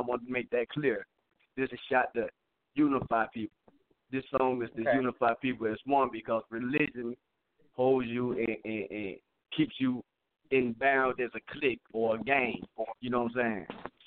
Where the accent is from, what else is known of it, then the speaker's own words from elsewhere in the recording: Charlotte, North Carolina, United States; I'm from Charlotte.